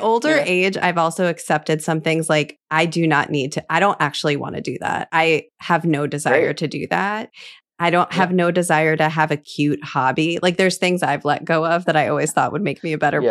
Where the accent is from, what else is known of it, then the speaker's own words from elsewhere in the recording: Midwest, United States; I am also from the Midwest.